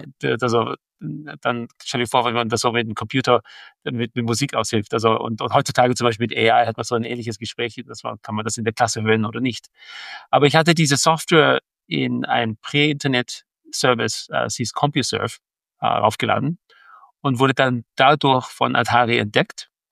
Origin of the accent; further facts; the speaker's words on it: Vienna, Austria; Ich bin in Wien aufgewachsen. Meine Eltern waren beide Musiker. Haben sich da in Österreich, in Wien, in die 60er getroffen. Also ich bin ein Kind von den 70er.